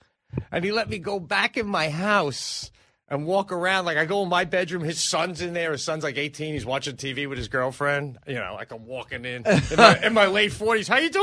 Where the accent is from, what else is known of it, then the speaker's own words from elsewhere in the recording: Oakdale, New York, United States; Oakdale, baby. I grew up in Oakdale.